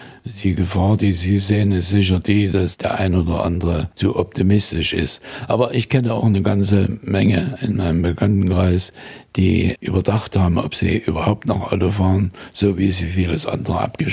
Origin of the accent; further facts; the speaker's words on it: Großenhain, Saxony, Germany; Also ich habe in Großenhain, wo ich herstamme, als ich 20 Jahre alt war, die Fahrerlaubnis erworben. Na, ich bin jetzt 91.